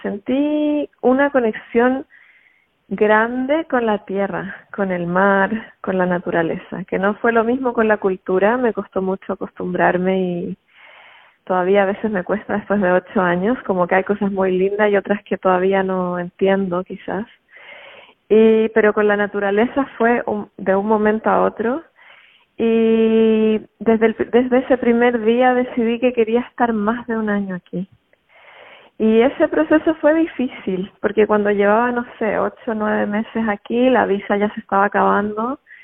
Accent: Chile; moved away as an adult; Salí de Chile con la intención de sanarme y de encontrar quién realmente era yo, más allá de mi sociedad, mi cultura, mis padres, mi familia.

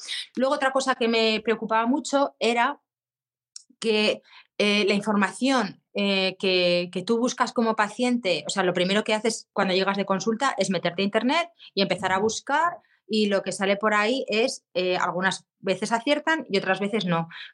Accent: Zaragoza, Aragon, Spain; tengo 48 años, soy de Zaragoza

